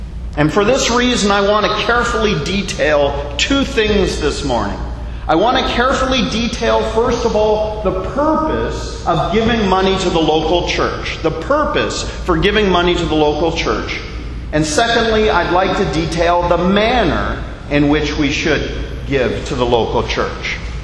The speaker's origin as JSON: {"language": "English", "country": "Canada", "lives_now": "Bahamas", "said": "as a Canadian living in the Bahamas, I have no desire to enter into the fray of American politics."}